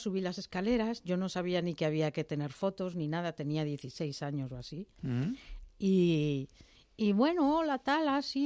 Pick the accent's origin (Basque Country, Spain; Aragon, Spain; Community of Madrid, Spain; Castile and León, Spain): Community of Madrid, Spain; Madrid; also born or lived in Barcelona; cuando vinimos a Madrid, porque yo nací en Barcelona, pero estuve 4 años, que por eso me fascina el catalán. Le debí escuchar, aunque no sé hablarlo, pero me fascina